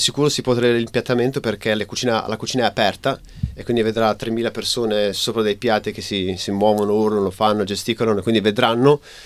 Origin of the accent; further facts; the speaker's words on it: Modena, Emilia-Romagna, Italy; ovviamente perché siamo di Modena, con il radicchio perché siamo di Modena